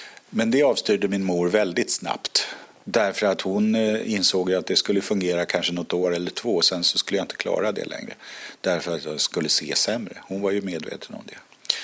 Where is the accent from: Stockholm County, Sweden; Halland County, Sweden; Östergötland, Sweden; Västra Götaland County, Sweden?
Stockholm County, Sweden; Nynäshamn; also born or lived in Ljusdal / Gävle / Uppsala; Jag är född i Ljusdal i Hälsingland. Och sen har mina föräldrar flyttat med ett års mellanrum eller någonting sånt där, via Gävle, Uppsala och till Nynäshamn. Och där har jag växt upp. Och sen flyttade jag som vuxen till Stockholm. Och bodde i Hökarängen.